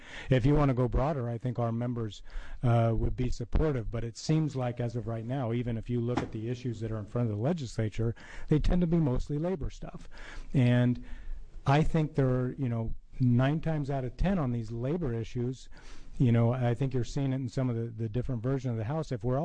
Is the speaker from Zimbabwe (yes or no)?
no; The Dalles, Oregon, United States; You know, I think most of you know I grew up in the Dalles, and when I was younger, you didn't go to Hood River that much, which was 19 miles away.